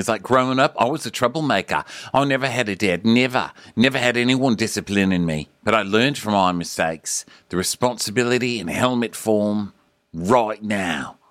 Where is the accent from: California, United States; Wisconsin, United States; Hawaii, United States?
Wisconsin, United States; I'm from Wisconsin and this is just how we are.